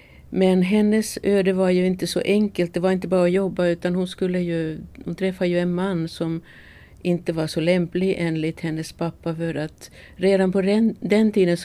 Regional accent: Finland; born there; Jag är född i Finland mitt i Leråken.

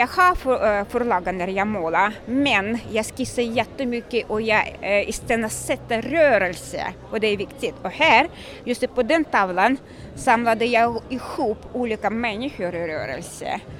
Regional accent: Tajikistan; moved away as an adult; now in Sweden; Jag kommer från Tadzjikistan.

